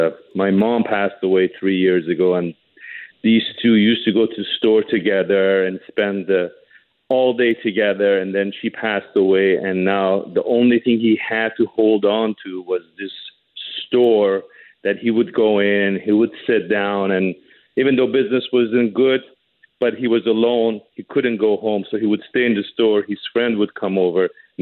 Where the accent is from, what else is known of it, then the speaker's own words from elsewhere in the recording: Iran; moved away; We are refugees from Iran. We came here. We ran away from what happened to us in that country. We couldn't live there. We came here.